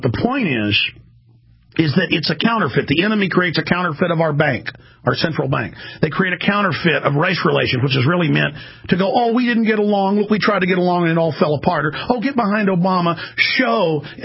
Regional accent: Dallas, Texas, United States; You know, I grew up in Dallas, Texas

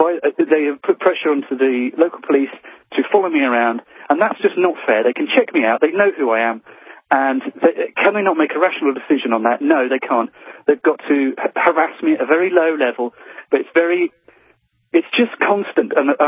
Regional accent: England, United Kingdom; I'm coming at this, you know, obviously as an English guy, middle class, you know, well brought up, by my middle-class parents.

